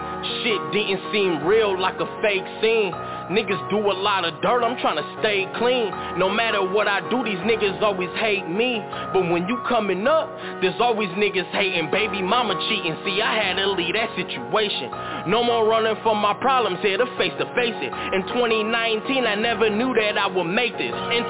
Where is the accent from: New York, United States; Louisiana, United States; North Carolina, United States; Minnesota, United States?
Minnesota, United States; Soundset's a Minnesota thing with the largest crowd. And I'm from Minnesota, so I had to hold it down.